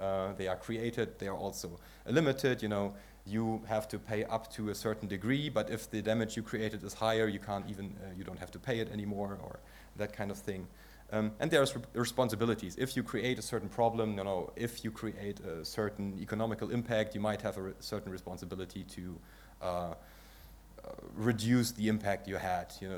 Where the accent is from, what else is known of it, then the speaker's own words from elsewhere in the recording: Germany; As I said, I'm from Germany.